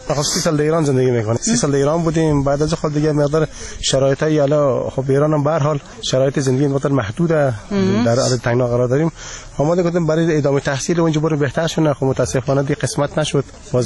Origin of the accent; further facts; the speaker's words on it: Afghanistan; also born or lived in Iran; از ایران اومدم، می‌خواستم اون طرف ترکیه و اونج گرفته شدیم دیگه، خلاص باز وطن دیپورتیم